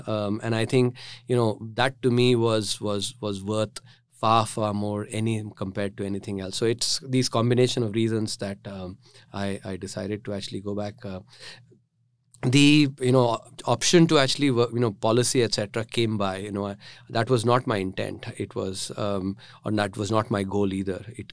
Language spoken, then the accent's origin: English; North India, India; as a South Indian growing up in the North, wanted to be like the North Indians, speak Hindi like them